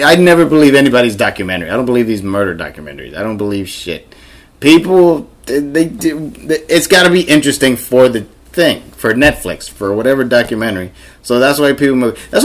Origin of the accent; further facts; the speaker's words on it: Oakland, California, United States; I get very specific. I am from Oakland.